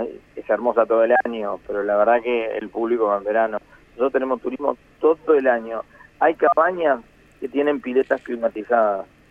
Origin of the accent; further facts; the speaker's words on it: Santa Fe, Argentina; nosotros mismos como santafesinos